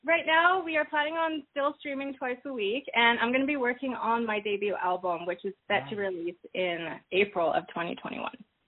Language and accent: English; Saskatoon, Saskatchewan, Canada; Oh, so I'm from Saskatoon, Saskatchewan. I was born and raised here.